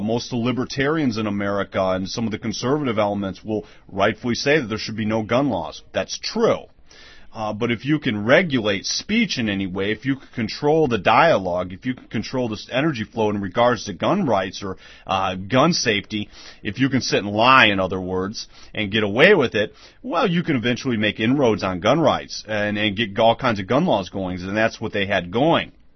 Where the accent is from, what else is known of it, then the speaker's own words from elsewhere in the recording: United States; People are always asking me, as an American, what's the most radical thing the country's ever done?